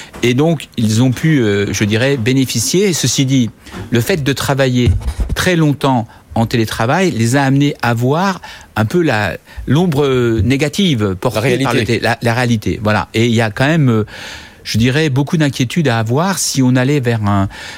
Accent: Grand Est, France; Par exemple, moi, dans les Vosges, je viens des Vosges, on distribuait du rotin, du bois pour faire des chaises.

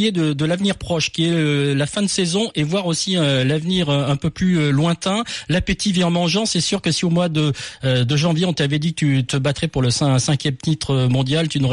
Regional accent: France; Tu sais, nous on est français

